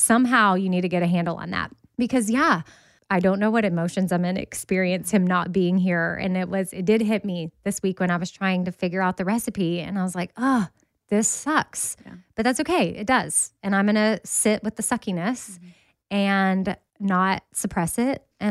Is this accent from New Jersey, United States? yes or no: no; Texas, United States; And then, you know, I'm from Texas. Some people are confused by that, but my mom was born and raised in Alabama and she met my dad in Alabama.